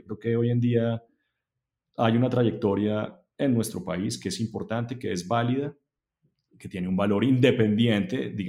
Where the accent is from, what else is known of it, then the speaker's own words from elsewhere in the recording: Colombia; now in United States; Cuando uno entra al ecosistema de Estados Unidos, uno es latinoamericano, Latinx, o sí, acá yo soy colombiano